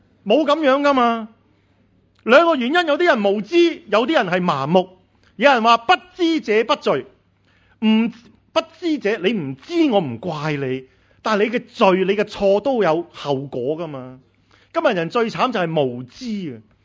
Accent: Canada; 我嚟自加拿大，加拿大咧起住加拿大真系好大嘅。

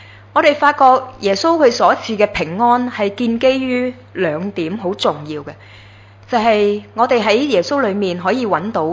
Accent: Hong Kong; 我们香港人的快乐指数呢，就由去年的72名就跌到75名，

